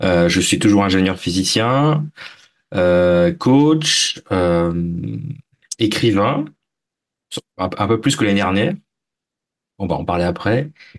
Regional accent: Brittany, France; et moi je suis français, mais je viens de la région bretonne, donc pas très loin de la région bretonne

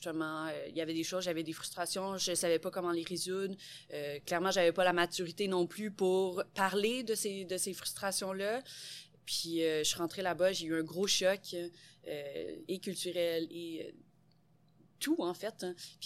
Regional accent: Granby, Quebec, Canada; Je viens de Grimby

